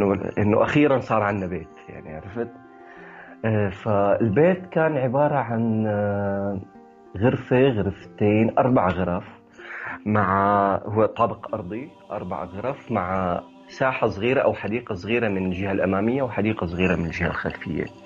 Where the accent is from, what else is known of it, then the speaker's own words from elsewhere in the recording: Deir ez-Zor, Deir ez-Zor Governorate, Syria; also born or lived in Saudi Arabia; أنا ولدت بالسعودية في خطر إنك تكون تلعب بالشارع أو تلعب بالحارة لأنه أنت غريب, أنت أجنبي مثل ما تسمى.